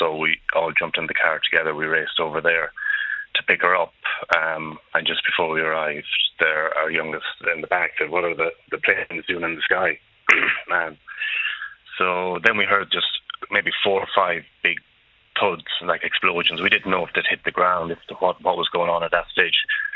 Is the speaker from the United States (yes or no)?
no; Ireland; I suppose growing up in Ireland, we weren't exposed to anything like this.